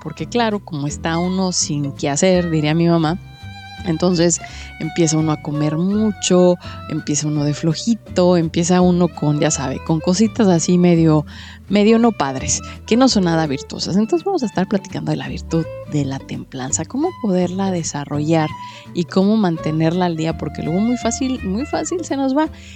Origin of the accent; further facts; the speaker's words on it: Mexico; yo soy mexicana, entonces le voy a platicar